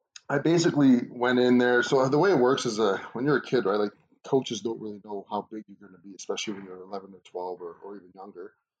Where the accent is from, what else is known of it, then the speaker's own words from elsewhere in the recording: Ottawa, Ontario, Canada; Well, growing up in Ottawa, I mean, I love Ottawa, so it's always been home for me.